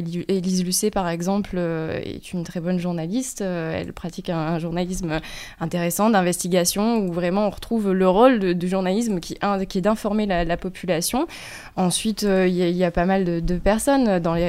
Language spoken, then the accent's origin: French; Lille, Hauts-de-France, France; now in Bourgoin-Jallieu, France; je viens de Lille, mon école est à Montpellier, je travaille à Bourgoin-Jallieu